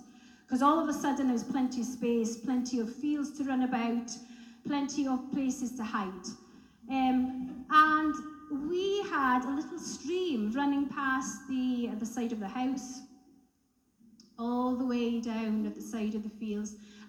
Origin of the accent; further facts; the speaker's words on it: Wales, United Kingdom; now in Scotland; I am not from Scotland, like the majority of us in here. I'm in good company. But I am from the UK, I'm from Wales. So from the age of 10, 11, I was brought up on a beautiful small holding. And it was great, brought up from 0 to 10 in the town.